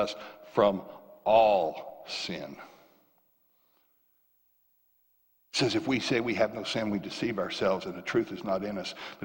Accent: the South, United States; Growing up in the South, you know, son, maybe you've heard this before.

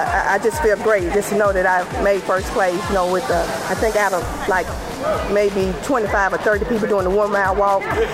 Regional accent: Tunica, Mississippi, United States; I'm from Tunica.

